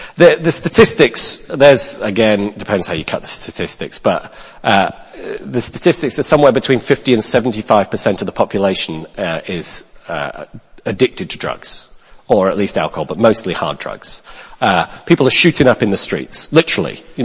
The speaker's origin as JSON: {"language": "English", "region": "Wales", "country": "United Kingdom", "said": "I'm a Welsh guy. I'm from the Welsh Valleys."}